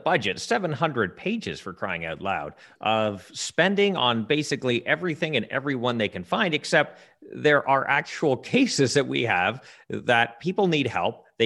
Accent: Ontario, Canada; You're from Manitoba. I'm from Ontario. My province isn't bursting with cash right now.

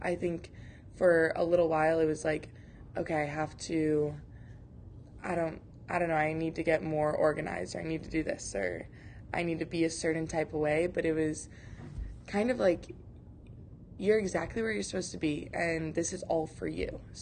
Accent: Michigan, United States; I'm from Michigan.

